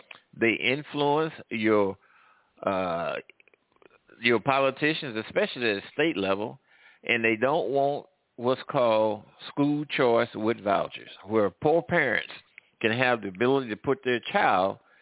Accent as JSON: {"language": "English", "town": "St. Louis", "region": "Missouri", "country": "United States", "tie": "born or raised there", "said": "I grew up in Missouri."}